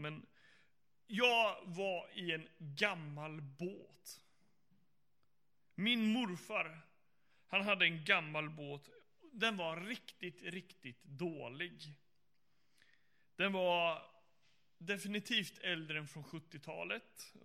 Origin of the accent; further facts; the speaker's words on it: Luleå, Norrbotten County, Sweden; born there; now in Gothenburg, Sweden; Och Göteborg är min 14:e stad som jag bor i. Jag är född i Luleå och jag är pastorsbarn inom Pingst. Och flyttade runt 8 gånger med, eller 6 gånger med mina föräldrar och 8 gånger har jag flyttat runt själv.